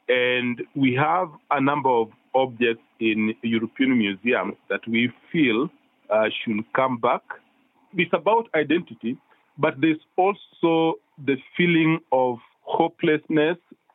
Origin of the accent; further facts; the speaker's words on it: Kenya; but me as a Kenyan